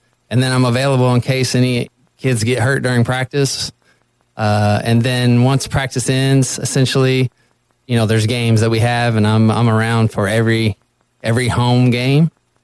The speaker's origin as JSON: {"language": "English", "town": "Louisville", "region": "Kentucky", "country": "United States", "said": "and I'm actually from Louisville, and I went to U of L for a couple years to start"}